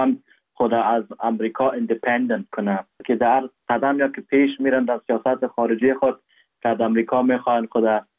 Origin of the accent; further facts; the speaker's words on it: Afghanistan; now in Germany; ما هر وقت میگم که آلمان هستم تا هم از افغانستان میام